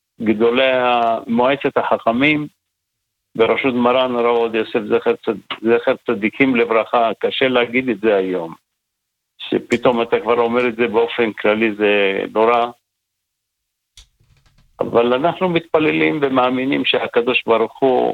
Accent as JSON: {"language": "Hebrew", "town": "Kfar Saba", "region": "Central District", "country": "Israel", "tie": "born or raised there", "said": "אני גדלתי בכפר סבא, עיר של מפאי."}